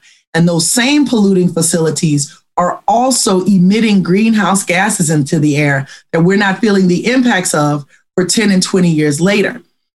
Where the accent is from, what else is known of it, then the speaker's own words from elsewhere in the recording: Louisiana, United States; So it's just a real honor to do this work because I'm from this place. I'm from South Louisiana. And so are 15 generations before me. So, you know, we are of this land, and therefore it's ours to fight for.